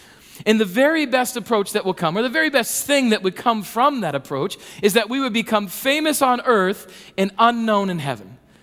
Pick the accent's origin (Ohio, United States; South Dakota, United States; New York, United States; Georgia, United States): South Dakota, United States; So I learned to ski when I grew up in South Dakota, and so I learned to ski at Terry Peak Lodge.